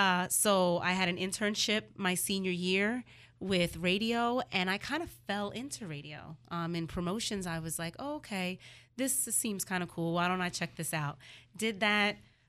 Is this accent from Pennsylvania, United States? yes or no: yes; Philadelphia, Pennsylvania, United States; I am from Philadelphia as well.